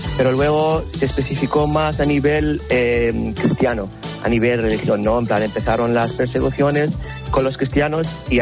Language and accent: Spanish; Iraq; Yo soy de Irak, pues bueno, después de la guerra de 2003, pues el país entró en una situación de caos